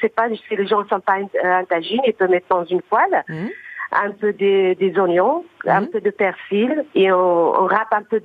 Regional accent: Grigny, Île-de-France, France; Oui, je suis de Grigny.

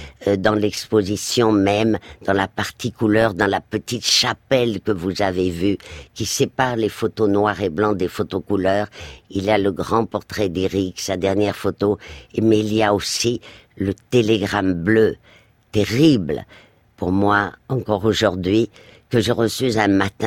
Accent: Madrid, Community of Madrid, Spain; quand j'ai été élevée à Madrid après le divorce de mes parents, je n'avais jamais vu un appareil photo

